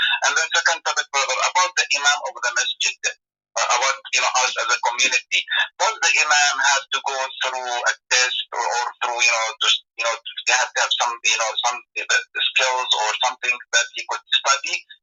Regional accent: New York, United States; from New York again.

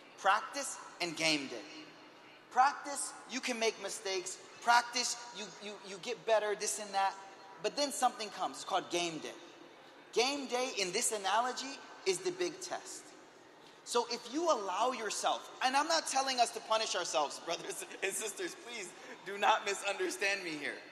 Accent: Buffalo, New York, United States; I'm from Buffalo, New York.

